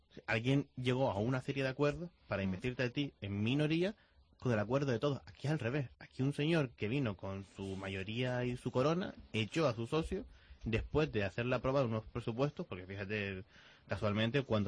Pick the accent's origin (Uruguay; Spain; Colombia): Spain; Canary Islands; yo soy de Canarias